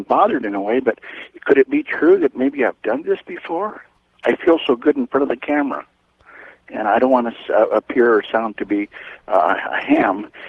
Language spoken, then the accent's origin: English; California, United States; I'm from California.